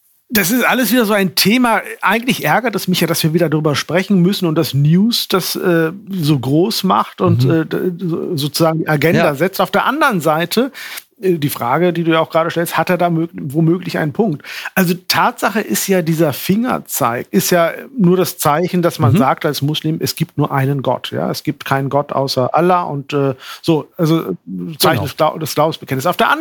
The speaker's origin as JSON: {"language": "German", "country": "Germany", "said": "Und man kann auch viel kritischer sein, als wir als Deutsche es sind."}